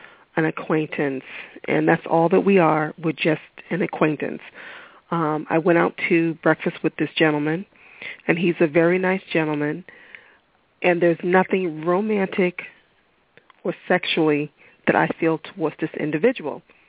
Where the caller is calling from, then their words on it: Boston, Massachusetts, United States; Hi, ladies. … calling from Boston.